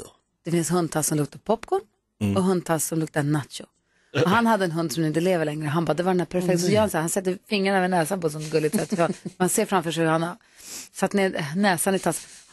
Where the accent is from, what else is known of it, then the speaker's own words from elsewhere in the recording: Luleå, Norrbotten County, Sweden; i Luleå där jag växte upp så vi har inte vårblommor.